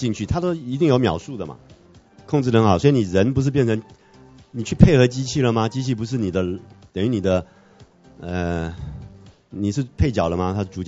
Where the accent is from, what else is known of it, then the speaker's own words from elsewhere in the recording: Taiwan; 这个研讨会上面我们台湾人很厉害了哈